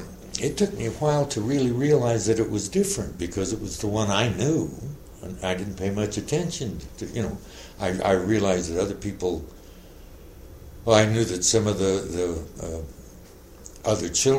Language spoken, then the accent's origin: English; Muncie, Indiana, United States; born there; I was born in Muncie, Indiana.